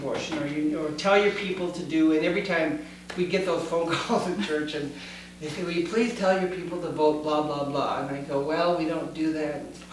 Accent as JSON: {"language": "English", "country": "United States", "said": "I'm an American, so I'm supposed to have the car and the TV and the, you know, and all this."}